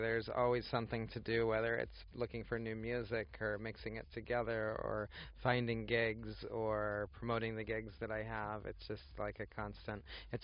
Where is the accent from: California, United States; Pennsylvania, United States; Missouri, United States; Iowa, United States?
California, United States; Los Angeles; I didn't really want to get caught up in the rat race of trying to make a name for myself in my hometown, especially LA.